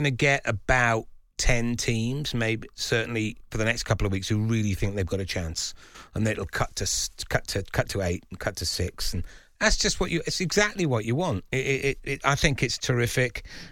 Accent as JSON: {"language": "English", "town": "Cardiff", "region": "Wales", "country": "United Kingdom", "tie": "born or raised there", "said": "because my hometown, Cardiff, beat Leinster for the first time since 2009."}